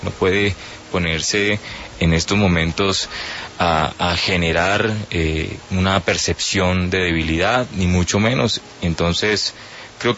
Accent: Colombia; como ciudadano colombiano, confío en su gestión

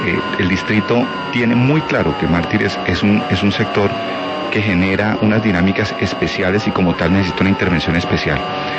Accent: Bogotá, Colombia; Ese es un sector que tenemos que proteger como bogotanos.

